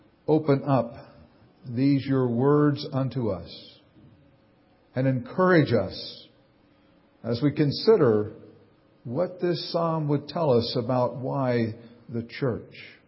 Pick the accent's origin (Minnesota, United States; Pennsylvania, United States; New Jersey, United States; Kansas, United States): New Jersey, United States; born there; I boasted that I was born in South Jersey, not North Jersey.